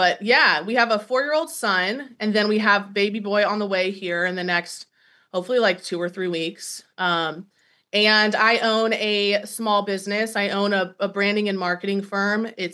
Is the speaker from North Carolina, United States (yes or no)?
yes; North Carolina, United States; I would have never in a million years even wanted to visit, because I knew nothing about it growing up in North Carolina.